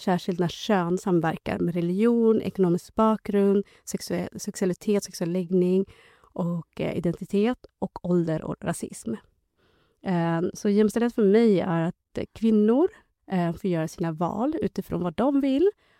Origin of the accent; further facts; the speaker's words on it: Gävle, Gävleborg County, Sweden; jag är inte uppväxt i Stockholm, utan uppväxt i Gävle och känner väldigt starkt i den identiteten av småstads, eller mellanstad i Sverige. Och jag är inte född här